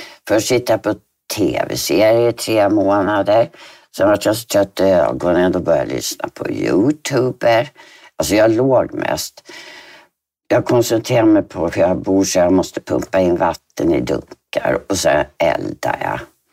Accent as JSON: {"language": "Swedish", "town": "Ösmo", "region": "Stockholm County", "country": "Sweden", "tie": "born or raised there", "also_born_or_lived": "Visby", "said": "Jag är född i Visby 1960. Sen flyttade vi över, det fanns inga jobb, så vi flyttade över till Ösmo. Och i Nynäshamn har vi hållit till också. Och sen separerade mina föräldrar, så pappa och min bror flyttade tillbaka till Gotland. Och jag och min syster stannade hos mamma i Ösmo."}